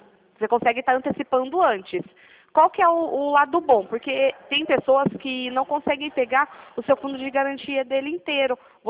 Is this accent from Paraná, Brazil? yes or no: no; Piracicaba, São Paulo, Brazil; Eu sou aqui de Piracicaba, interior de São Paulo.